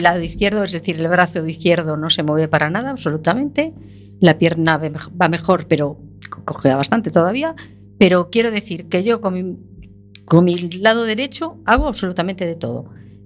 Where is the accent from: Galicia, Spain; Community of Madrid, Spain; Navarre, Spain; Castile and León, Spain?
Galicia, Spain; Pontevedra; Vengo de Pontevedra.